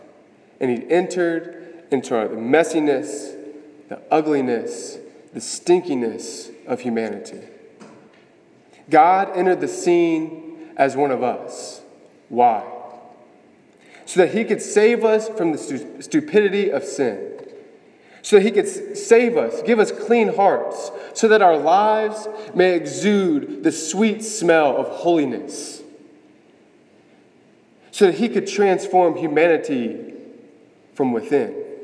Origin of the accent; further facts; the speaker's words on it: Gulfport, Mississippi, United States; I'm originally from Gulfport. I'm 25 years old.